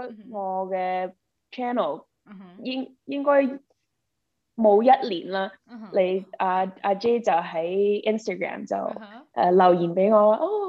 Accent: Markham, Ontario, Canada; 我其實是在郊區長大的。所以 Markham都是屬於一個郊區嚟嘅。現在我住緊嘅地方，我想是 consider 細鎮仔。

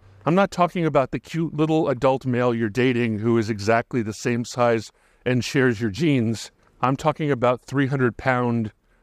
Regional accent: Hawaii, United States; I feel like growing up in Hawaii, where like local brothers and mokes were always scaring the bejesus out of me

